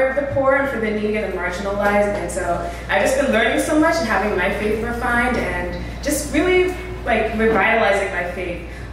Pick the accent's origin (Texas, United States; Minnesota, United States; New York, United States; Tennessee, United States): New York, United States; Long Island; I'm from Long Island. So I'm in school. I'm currently at Hunter College